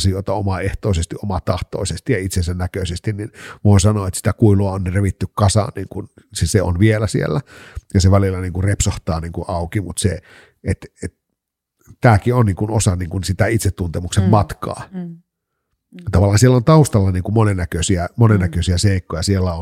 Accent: Kainuu, Finland; now in Helsinki, Finland; mä olin Kainuusta kotoisin niin kuin alun perin. Mä oon 15-16 vuotta sitten muuttanut Helsinkiin

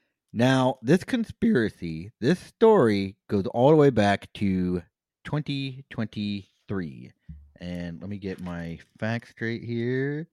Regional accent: Texas, United States; Being a Texan, immigration is something that's very important to me

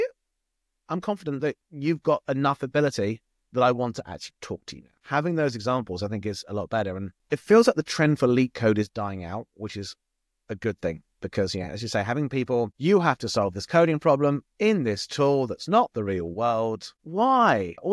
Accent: United Kingdom; now in United States; obviously, I'm not American. I am British. I live in the US.

